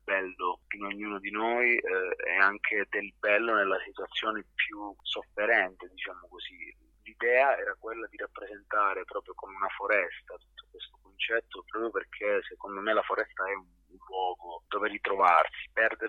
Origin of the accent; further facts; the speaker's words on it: Calabria, Italy; now in Bologna, Italy; Le mie radici affondano in Calabria e sono calabrese, anche se abito a Bologna da ormai 14 anni, torno sempre a casa